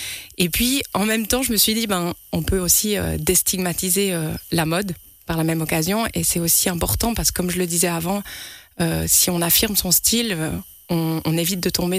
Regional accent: Lavey, Vaud, Switzerland; cette envie de revenir chez moi, parce que je viens d'ici, j'ai grandi à Lavey, j'habite au CP, et j'avais vraiment envie de revenir ici

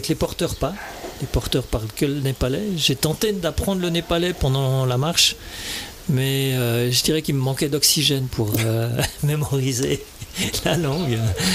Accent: Switzerland; moved away as an adult; quand je suis parti à 26 ans, en fait, j'ai quitté la Suisse.

